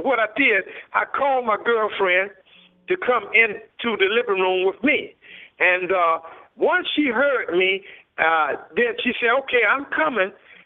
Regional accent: Durham, North Carolina, United States; I was talking to one guy in my hometown, Durham, North Carolina

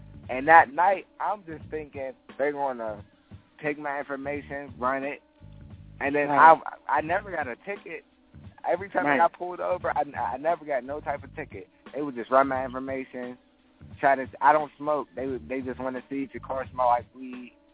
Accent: Pittsburgh, Pennsylvania, United States; I'm from Garfield, but I hang out in Garfield, East Liberty, Larmer, Lincoln, Homewood, East Hills, and Wilkinsburg. That's like the whole East side.

